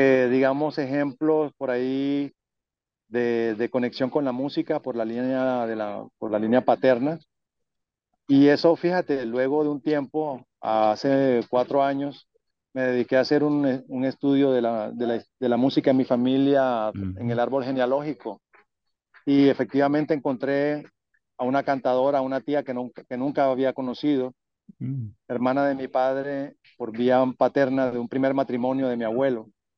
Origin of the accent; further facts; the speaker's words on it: Turbaco, Bolívar, Colombia; born there; Sí, yo nací en Turbaco.